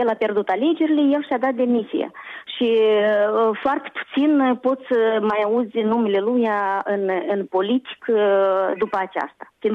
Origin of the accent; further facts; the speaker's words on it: Moldova; la noi în Moldova